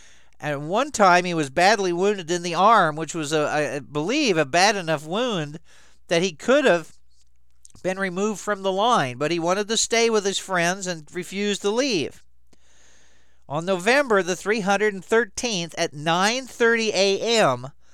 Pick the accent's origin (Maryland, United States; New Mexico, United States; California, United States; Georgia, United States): Maryland, United States; Baltimore; not very far from where I grew up in Baltimore.